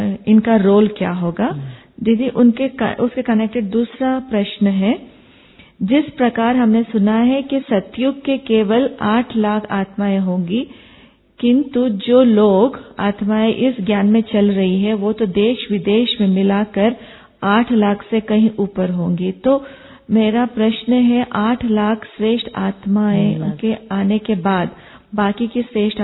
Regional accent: Himachal Pradesh, India; जैसे हम हिमाचल से आए हैं

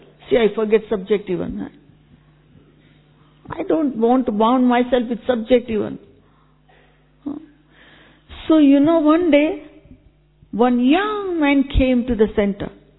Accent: Gujarat, India; Brother, I am from India. I am from Gujarat.

